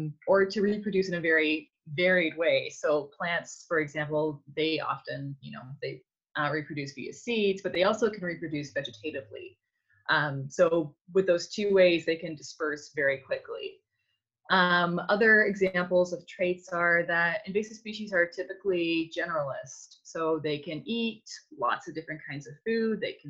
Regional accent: Idaho, United States; And I grew up in Idaho, so we had lots of open space to go and explore.

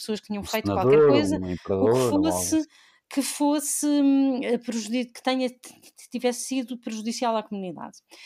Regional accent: Évora, Portugal; lembro-me eu, quando era miúda em Évora a ver os álbuns

